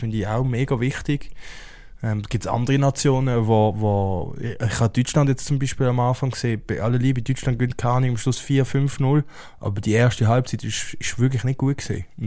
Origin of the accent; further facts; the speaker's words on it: Switzerland; als Schweizer Nazi-Fan.